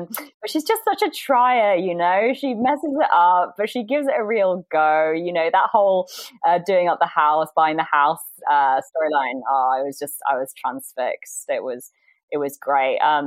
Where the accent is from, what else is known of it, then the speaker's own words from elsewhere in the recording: South West England, United Kingdom; I grew up in Somerset countryside